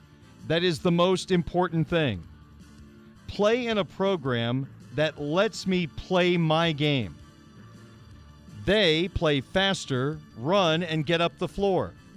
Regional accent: Illinois, United States; Growing up in Illinois, I'm still an Illinois fan, but being here 25 years

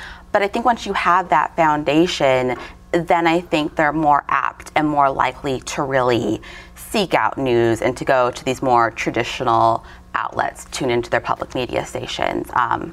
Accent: Phoenix, Arizona, United States; I grew up in Phoenix, so that means I had a public radio station to choose from, a public television station, multiple newspapers.

